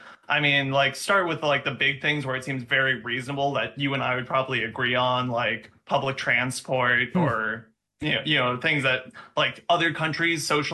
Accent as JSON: {"language": "English", "region": "Minnesota", "country": "United States", "said": "And I'm also originally from Minnesota"}